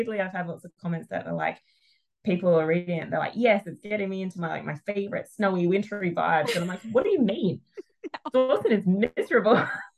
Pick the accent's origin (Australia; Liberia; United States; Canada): Australia; And I'm Australian